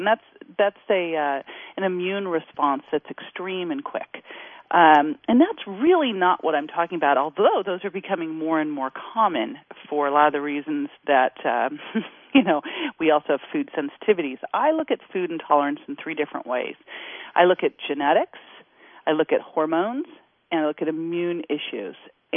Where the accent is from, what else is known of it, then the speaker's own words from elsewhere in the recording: Berkeley, California, United States; You know, I grew up outside of Berkeley, California, and I've always been athletic